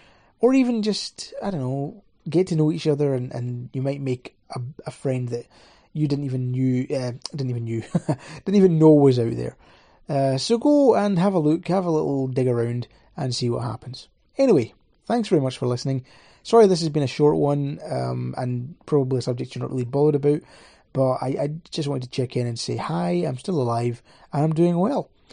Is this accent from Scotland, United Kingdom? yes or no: yes; Scotland, United Kingdom; I'm Scottish, let's say 20.